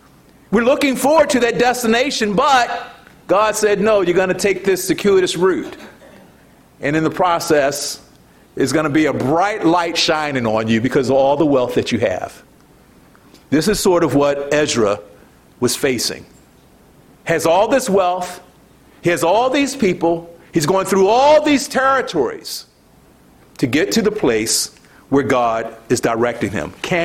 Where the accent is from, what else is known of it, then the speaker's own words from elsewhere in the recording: Baltimore, Maryland, United States; Now, I grew up in Baltimore, and that's not a good thing to do.